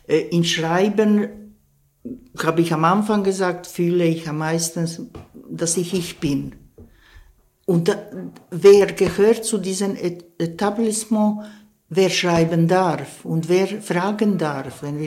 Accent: Switzerland; ich bin Schweizer. Und in diesem Schweizer hat ein Türke Platz.

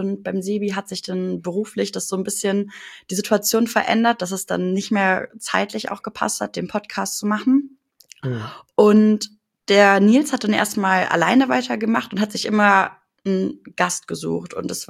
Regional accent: Leverkusen, North Rhine-Westphalia, Germany; Ich bin 26 Jahre alt und ich komme tatsächlich aus Leverkusen. Uns gibt es. bin sogar gebürtige Leverkusenerin, also bin mein ganzes Leben hier

